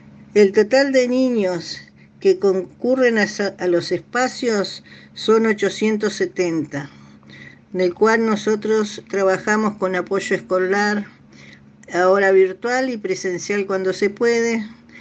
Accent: Santo Tomé, Corrientes, Argentina; de Santo Tomé, Corrientes.

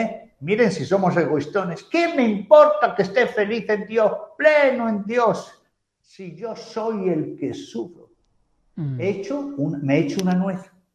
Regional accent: Galicia, Spain; Yo, que como soy gallego y soy un poco bruto

